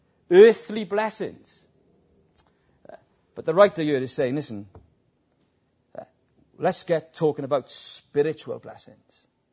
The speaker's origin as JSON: {"language": "English", "town": "Beaufort", "region": "Wales", "country": "United Kingdom", "tie": "born or raised there", "said": "I'm Welsh. I was brought up in a village called Beaufort, in the shadow of a town called Ebervale. And in this village where I grew up in a terraced house on one of the back streets of that village."}